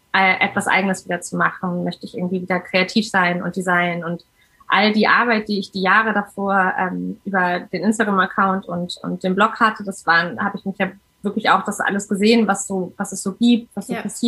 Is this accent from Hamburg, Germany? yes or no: yes; Hamburg, Germany; Ich komme aus Hamburg, bin 37, habe zwei Kinder